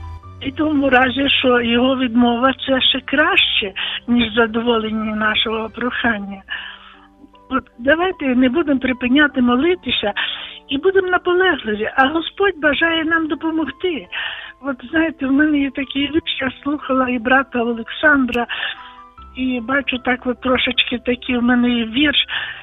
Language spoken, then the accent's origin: Ukrainian; Volyn Oblast, Ukraine; я з Волині.